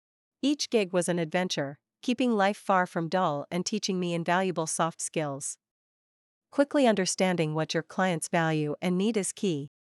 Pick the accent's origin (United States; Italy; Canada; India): Italy; Growing up in Italy, I learned that a short flight could transport you to an entirely different world.